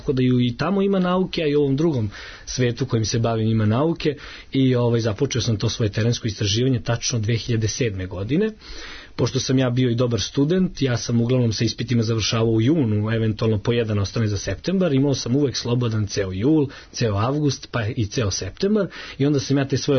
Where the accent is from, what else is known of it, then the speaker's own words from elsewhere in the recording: Raška, Šumadija and Western Serbia, Serbia; now in Novi Sad, Serbia; a ja sam rodom iz Raške, to je jedna mala varošica koja se nalazi u jugozapadnoj Srbiji.